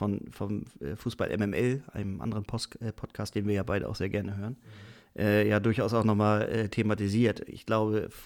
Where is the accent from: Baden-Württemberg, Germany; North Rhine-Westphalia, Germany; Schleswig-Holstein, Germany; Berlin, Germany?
Schleswig-Holstein, Germany; Kiel; wissen wir als Kieler ja auch nur zu